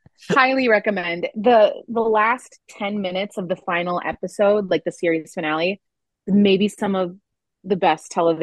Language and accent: English; Connecticut, United States; But I grew up near Hartford, which is where the Bushnell is, which is a huge regional theater.